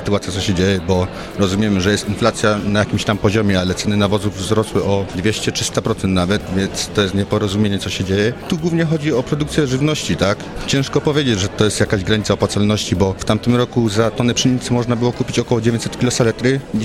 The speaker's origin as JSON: {"language": "Polish", "town": "Kadłub Wolny", "region": "Opole Voivodeship", "country": "Poland", "said": "jestem z Kadubawolnego, gmina Zębowice."}